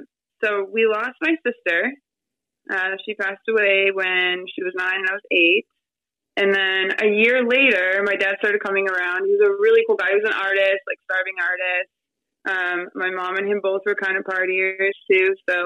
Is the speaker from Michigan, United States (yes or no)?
yes; Detroit, Michigan, United States; So I was raised in Detroit. I love Detroit.